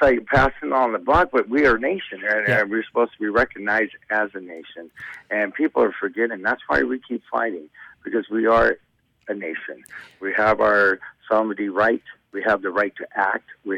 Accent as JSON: {"language": "English", "country": "United States", "tie": "born or raised there", "lives_now": "Indian Brook, Canada", "said": "Now, I've seen this growing up in the States. When I moved back here to Indian Brook"}